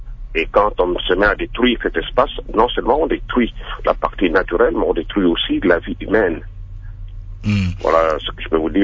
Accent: DR Congo; Ici je parle vraiment en tant que Congolais.

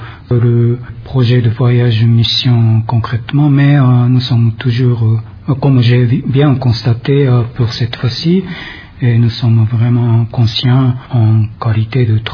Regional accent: Japan; born there; French is a second language; la rivière de Ubangi a été tellement belle, qui ressemble vraiment à mon pays natal

